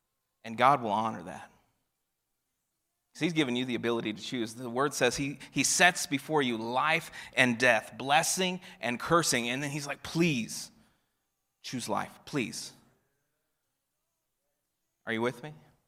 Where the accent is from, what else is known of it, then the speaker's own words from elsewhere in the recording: Colorado, United States; born there; I was born in Colorado and it's a beautiful country